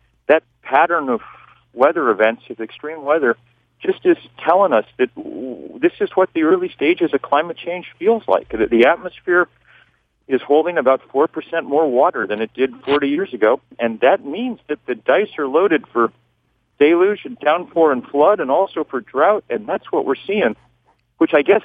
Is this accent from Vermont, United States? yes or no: yes; Vermont, United States; you know, I'm from Vermont, and our state is just washing away.